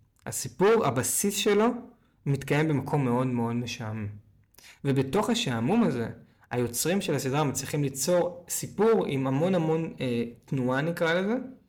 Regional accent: Tel Aviv, Tel Aviv District, Israel; כן, אני תל אביב במקור

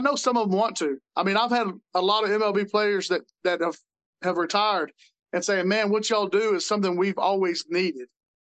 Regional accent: Texas, United States; I know as a fan growing up in Texas, going to Texas Rangers and waiting for that autograph, and it never happened.

